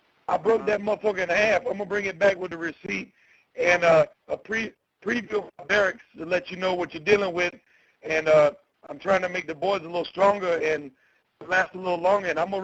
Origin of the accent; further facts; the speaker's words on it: Crichton, Alabama, United States; Well, I'm from Crichton.